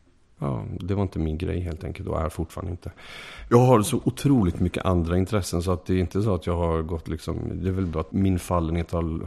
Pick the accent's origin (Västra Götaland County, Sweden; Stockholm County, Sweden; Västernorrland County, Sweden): Västra Götaland County, Sweden; Gothenburg; Så kan jag alltid liksom säga att jag är från Göteborg, så att jag vet inte riktigt vart jag ska.